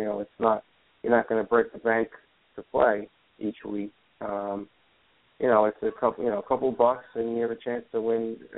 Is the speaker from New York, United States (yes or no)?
yes; New York, United States; I grew up in Long Island, New York, still live here